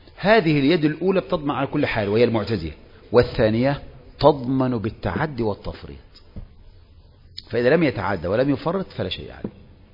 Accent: Egypt; احنا طبعا كمصريين

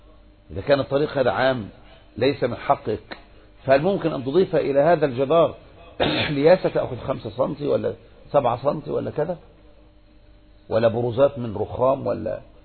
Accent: Egypt; مثل الآن انتشر جدا بعد الثورة عندنا في مصر

